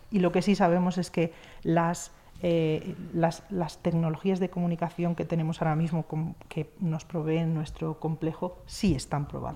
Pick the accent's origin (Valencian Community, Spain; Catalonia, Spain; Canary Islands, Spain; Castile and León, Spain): Castile and León, Spain; Valladolid; moved away as an adult; now in Madrid, Spain; Yo vine de Valladolid a trabajar en Madrid en una empresa